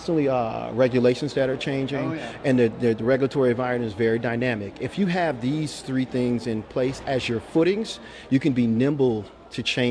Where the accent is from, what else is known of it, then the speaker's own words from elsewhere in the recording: New Orleans, Louisiana, United States; I'm from New Orleans, Louisiana, okay?